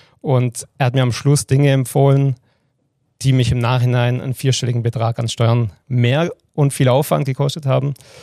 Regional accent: Baden-Württemberg, Germany; Ich bin am Bodensee aufgewachsen.

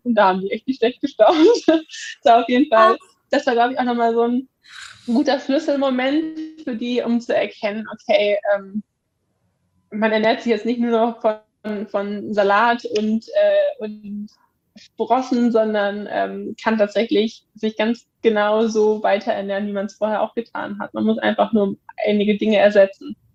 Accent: Hamburg, Germany; now in Lübeck, Germany; Ja, also ich komme auch aus Hamburg

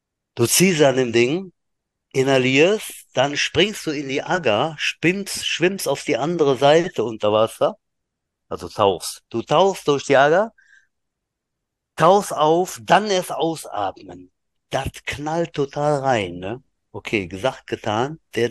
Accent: Thuringia, Germany; Ich bin Thüringer.

